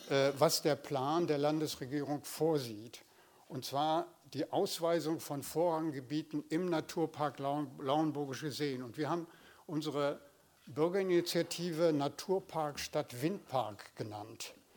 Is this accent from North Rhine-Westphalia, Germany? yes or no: no; Horst, Schleswig-Holstein, Germany; ich komme aus Horst